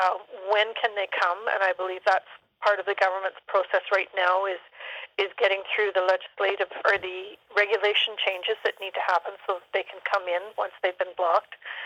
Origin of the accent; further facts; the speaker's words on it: Canada; Food safety is something that we all take very seriously as Canadian producers.